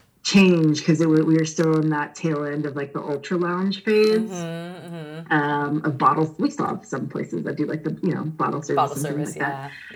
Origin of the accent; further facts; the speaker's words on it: Santa Cruz, California, United States; also born or lived in Philippines; I grew up in the Bay Area. I was born in the Philippines, but my family has lived in the Bay Area forever. I grew up in Santa Cruz, which is further South Bay on the coast.